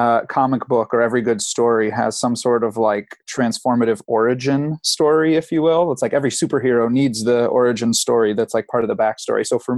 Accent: Detroit, Michigan, United States; So I looked at my hometown of Metro Detroit

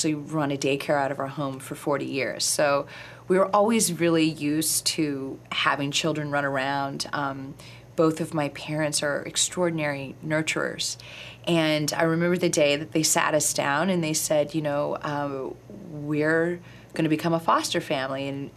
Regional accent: Iowa, United States; even though I came from Iowa, you know, in the middle of Iowa, and you don't really dream big

